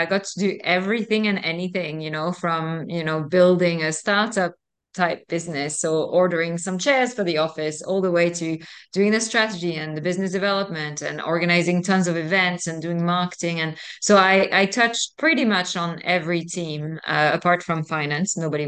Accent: France; also born or lived in Norway / United States / United Kingdom / China; now in Dubai, United Arab Emirates; I'm originally from France. I was born and raised in France. I left about 14 years ago now, and I've lived in Norway, in the US, in the UK, in China, in Australia, then back to the UK. And now, 4 weeks ago, I moved to Dubai in the UAE.

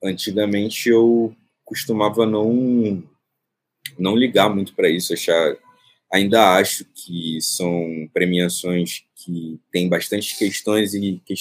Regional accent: Rio de Janeiro, Brazil; Então, eu nasci no Morro do Urubu, que fica na zona norte do Rio de Janeiro. E depois eu passei a maior parte da minha infância ali entre o Complexo e o Engenho da Rainha. Até pouco tempo eu morava no Engenho da Rainha ainda com meus pais.

